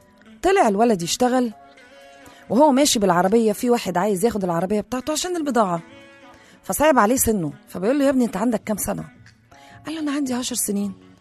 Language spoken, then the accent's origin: Arabic; Egypt; في مثل كده عندنا في مصر زمان كان يقولك ايه